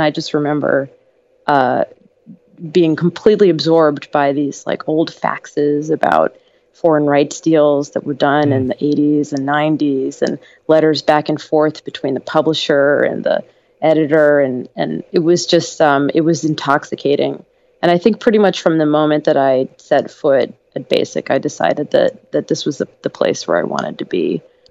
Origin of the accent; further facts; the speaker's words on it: Greece; So I grew up mostly in Greece before the internet.